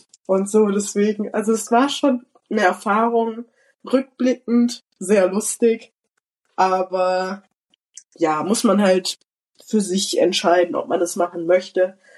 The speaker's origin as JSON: {"language": "German", "country": "Germany", "lives_now": "Canada", "said": "ich fühle mich auf jeden Fall als Kanadierin. Natürlich, wenn Leute mich fragen, wo ich herkomme, sage ich trotzdem Deutschland"}